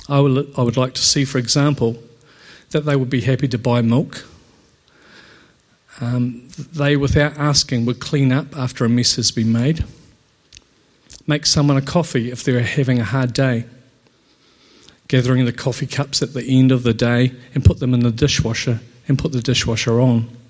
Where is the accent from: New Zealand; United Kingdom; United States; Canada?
New Zealand; Christchurch, Canterbury; also born or lived in Balclutha; I was born in Balclutha, primarily raised in Christchurch.